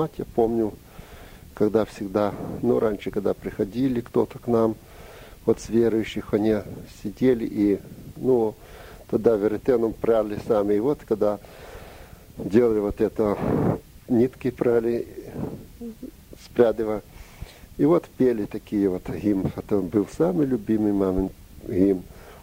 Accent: Volyn Oblast, Ukraine; born there; во время войны я родился в Волынской области, бывший Заболоцкий район. Там вот на село Крым.

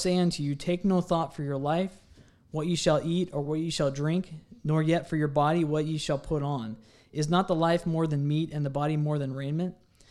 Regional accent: California, United States; And you know also that I grew up in California

